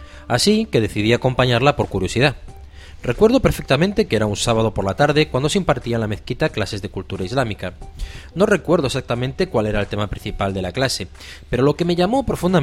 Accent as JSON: {"language": "Spanish", "country": "Bolivia", "said": "soy boliviana, tengo 29 años y durante los últimos 8 años de mi vida he tenido la gran bendición de transitar por el sendero del Islam. Vengo de una familia con tendencia católica pero muy poco religiosa."}